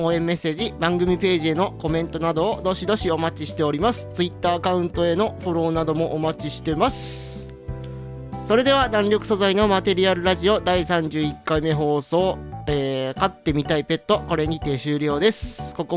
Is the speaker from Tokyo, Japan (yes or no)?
yes; Koenji, Tokyo, Japan; 俺の地元高円寺にもなんかねペットショップあるんだけど